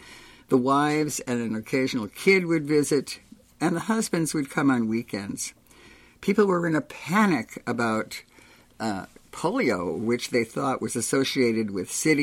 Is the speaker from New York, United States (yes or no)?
yes; New York, United States; Since I was from New York, I had been brought up to think that even New Jersey was the wilderness.